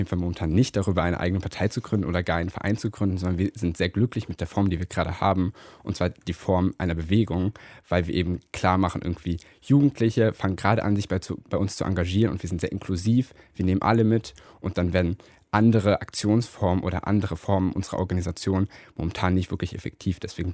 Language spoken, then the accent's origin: German; Göttingen, Lower Saxony, Germany; das könnte man ja mal in Göttingen machen, in meiner Heimatstadt